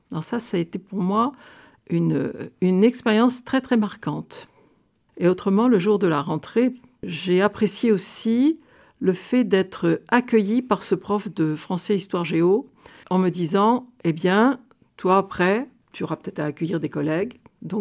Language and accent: French; Rouez, Pays de la Loire, France; comme je suis de Rouez, j'ai repéré que dans la classe, il y avait des gens qui étaient les copains ou les copines de mes frères